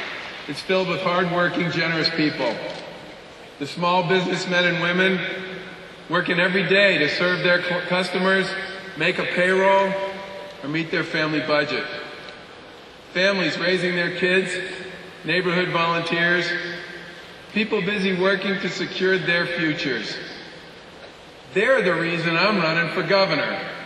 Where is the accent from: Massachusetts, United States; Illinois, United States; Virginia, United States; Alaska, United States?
Massachusetts, United States; Needham; I'm a Massachusetts kid. I'm 53 years old. And I've lived here for 48 of those 53 years. I grew up in Needham and went to the school there.